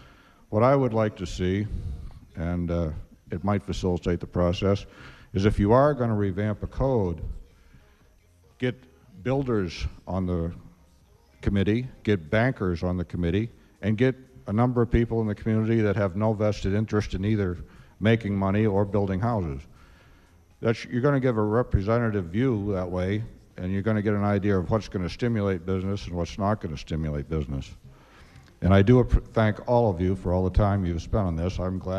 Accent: New England, United States; now in Kodiak, United States; I've been a contractor for 40 years, and I come from New England, so I've worked on 200-year-old homes

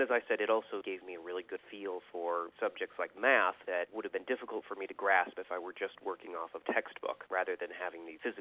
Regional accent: Montana, United States; also born or lived in Alaska; the short version is I grew up in Montana and Alaska. I've actually lived in Anchorage twice

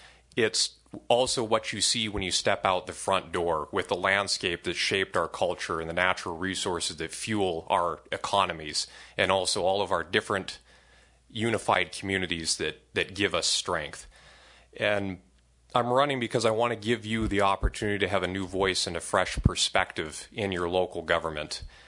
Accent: Kodiak, Alaska, United States; I was able to return here to my hometown and make a go of it and have a living here.

